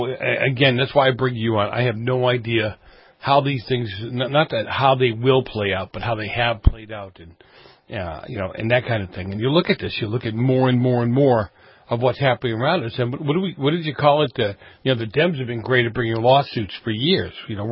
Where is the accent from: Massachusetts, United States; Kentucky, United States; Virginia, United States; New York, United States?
Massachusetts, United States; Boston; growing up in Boston, my mom had a lot of Jewish friends, and Chinese food around food on Christmas Day and or Christmas Eve was always a Jewish thing, yeah.